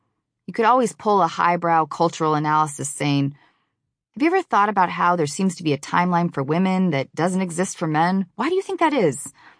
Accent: Seattle, Washington, United States; But the stoner dudes I grew up with in Seattle

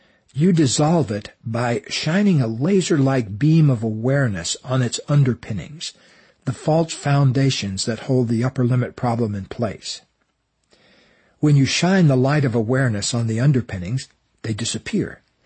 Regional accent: Florida, United States; I grew up in Florida and never saw a snowflake in person until I was 23 years old.

